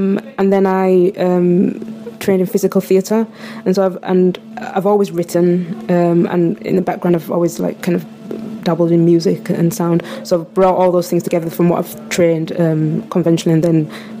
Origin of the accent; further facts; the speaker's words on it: Yorkshire and the Humber, United Kingdom; now in Oxford, United Kingdom; I'm from Yorkshire and I live in Oxford